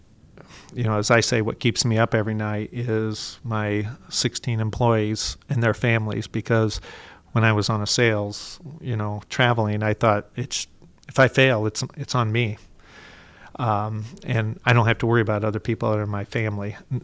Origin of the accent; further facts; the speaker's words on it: Lakeville, Indiana, United States; You know, my wife grew up in Mishawaka. I grew up in Lakeville. My family's here.